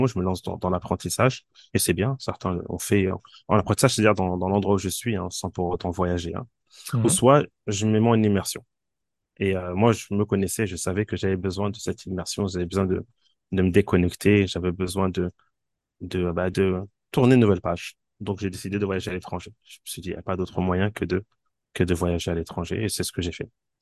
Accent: Île-de-France, France; moved away as an adult; J'ai grandi en France, en banlieue parisienne, dans la banlieue ouest. Alhamdulillah, j'étais en France jusqu'en 2002.

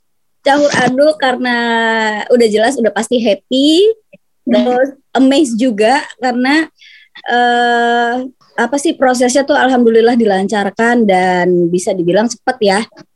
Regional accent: Jakarta, Indonesia; Kebetulan suami aku yang orang Solo. Aku dari Jakarta.

